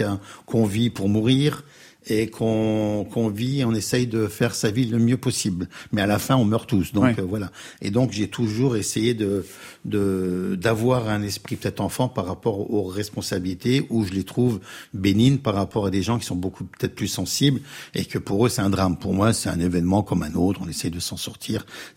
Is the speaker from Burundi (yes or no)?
no; Joeuf, Grand Est, France; On est à Jeuf, oui.